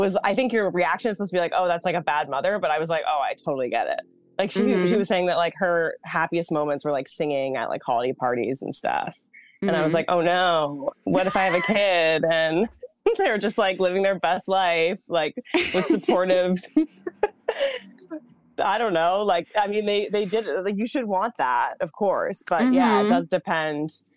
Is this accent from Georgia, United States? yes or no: no; Massachusetts, United States; I grew up in Massachusetts.